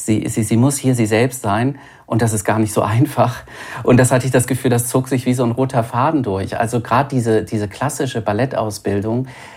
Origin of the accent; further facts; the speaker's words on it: Düsseldorf, North Rhine-Westphalia, Germany; Ich bin in Düsseldorf aufgewachsen, was ja nur 30 Kilometer entfernt ist von Wuppertal